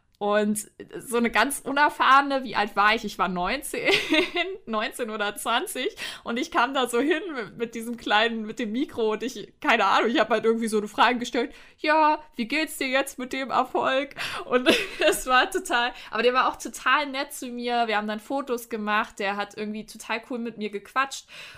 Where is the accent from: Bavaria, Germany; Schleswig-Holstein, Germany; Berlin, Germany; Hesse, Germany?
Berlin, Germany; So, und ich bin ja aus Berlin und habe mir ja irgendwann mal gedacht, ja, ich ziehe mal nach Mittweida, weil irgendwie mein Onkel da mal hingezogen ist, also auch ein Berliner.